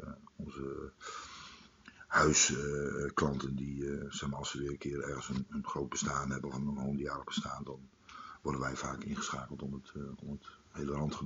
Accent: Emmen, Drenthe, Netherlands; een paar jaar verhuisd om te studeren in Groningen. Maar verder eigenlijk altijd trouw gebleven aan deze plaats. Ik voel me ook echt Emmenaar. Ik voel me ook Drent. Ik voel me ook Nederlander en ook Europeaan.

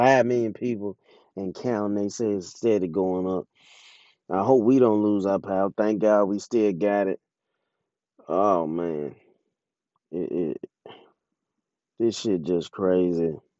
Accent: Jackson, Mississippi, United States; Of course, I'm born and raised in Jackson, Mississippi. And growing up, we would have snow days, you know.

